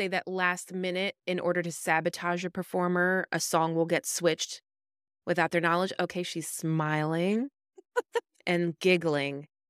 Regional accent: New Jersey, United States; I'm from Jersey. This is not fair. I'm from like the number one Little Italy spot in the US that you could be from.

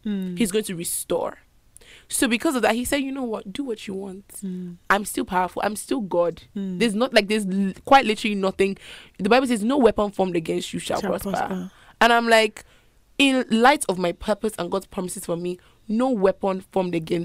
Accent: Nigeria; now in United Kingdom; because also I'm Nigerian, I don't have a British passport

